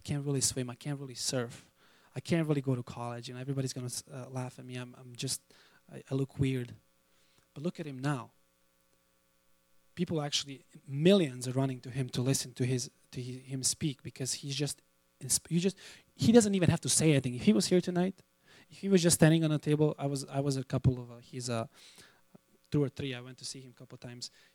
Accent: Serbia; right now he's in Serbia, in my home country, which is kind of cool. He's actually Serbian too.

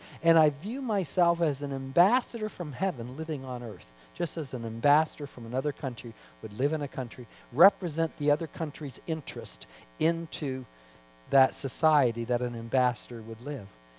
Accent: Canada; I can say I'm a Canadian, but my true allegiance is to another kingdom.

